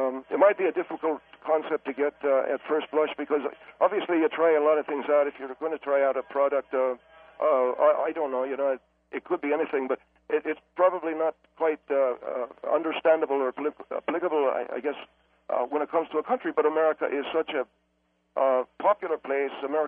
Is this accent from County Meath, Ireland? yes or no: yes; County Meath, Ireland; now in United States